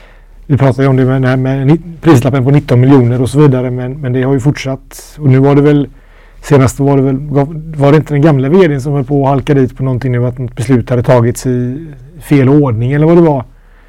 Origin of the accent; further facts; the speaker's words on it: Gothenburg, Västra Götaland County, Sweden; Så där har vi ju naturligtvis som göteborgare, som jag är, en negativ del i det.